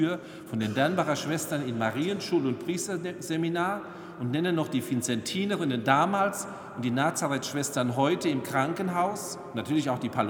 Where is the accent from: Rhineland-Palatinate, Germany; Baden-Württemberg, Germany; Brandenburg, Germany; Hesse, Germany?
Rhineland-Palatinate, Germany; Salz; aus Salz, meiner Heimatgemeinde als Kind